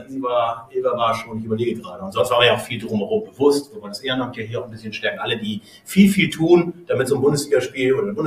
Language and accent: German; Buxtehude, Lower Saxony, Germany; heute sind wir wieder an meinem Standort, sozusagen meiner Heimat, hier zumindest der Sparkasse in Buxtehude.